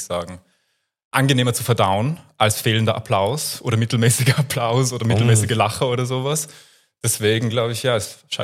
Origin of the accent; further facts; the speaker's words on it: Tyrol, Austria; accent: Tyrolean; In Tirol.